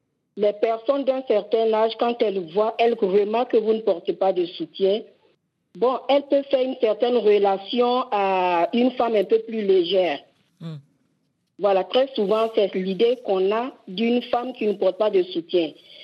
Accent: Côte d’Ivoire; je suis Ami de la Côte d'Ivoire.

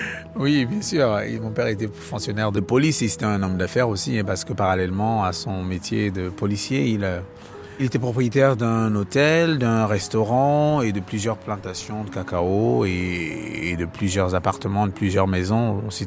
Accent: Yaoundé, Centre, Cameroon; born there; Je suis né à Yaoundé, au Cameroun, dans une famille de 16 enfants.

